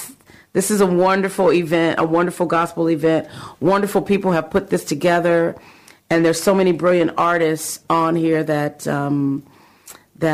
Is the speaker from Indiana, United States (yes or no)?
yes; Gary, Indiana, United States; I got a chance to see … in my hometown, uh-huh. Gary, Indiana.